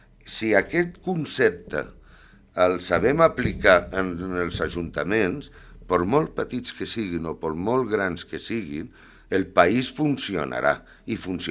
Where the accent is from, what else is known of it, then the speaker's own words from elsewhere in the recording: L'Hospitalet de Llobregat, Catalonia, Spain; born there; i sóc català, I sóc nascut a Hospitalet de Llobregat i tota la meva família és catalana.